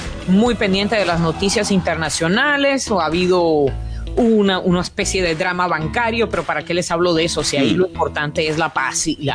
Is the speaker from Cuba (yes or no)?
yes; Cuba; como ciudadano cubano